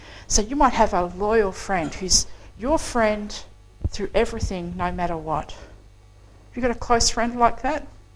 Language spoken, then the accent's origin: English; Australia; Yeah, no, we did. We're typically Australian.